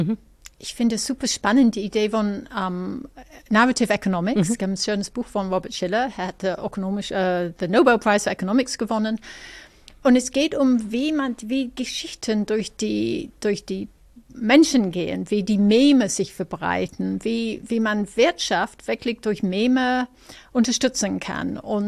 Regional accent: Ireland; German is a second language; weil ich komme aus Irland und dann für mich ist Deutsch ein bisschen, immer noch ein bisschen holperig manchmal

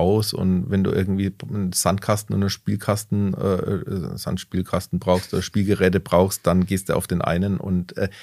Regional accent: Bamberg, Bavaria, Germany; Ich bin ja auf der Insel groß geworden, südliche Insel.

